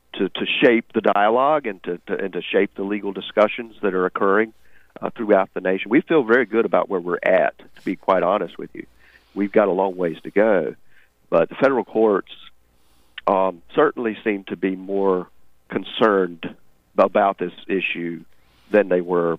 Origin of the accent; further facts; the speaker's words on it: North Carolina, United States; That actually originated here in my home state. I'm in North Carolina.